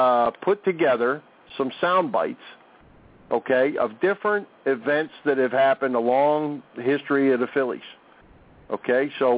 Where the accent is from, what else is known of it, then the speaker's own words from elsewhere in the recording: Collingdale, Pennsylvania, United States; Back in my hometown of Collingdale, Pennsylvania, at the Collingdale Swim Club, where we used to all hang out